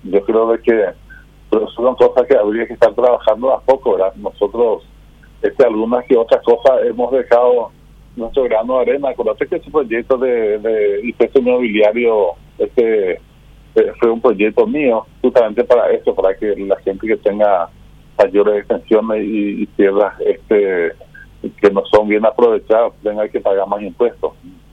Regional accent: Paraguay; nosotros, como paraguayos, como patriotas

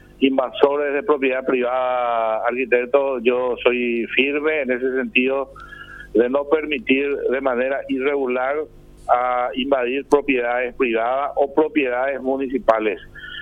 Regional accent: Paraguay; no entendemos como paraguayos

